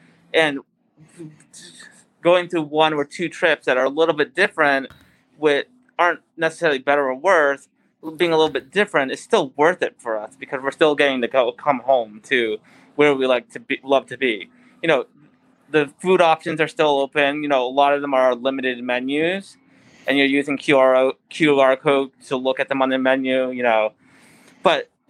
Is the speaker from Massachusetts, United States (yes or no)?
yes; Massachusetts, United States; So I'm from Massachusetts, and Connecticut right below me is actually on the travel ban for 14 days.